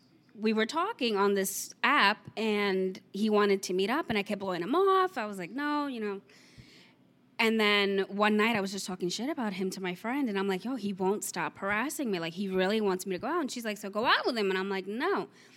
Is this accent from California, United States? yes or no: no; Queens, New York, United States; Well, I'm from Queens, but I moved to Long Island.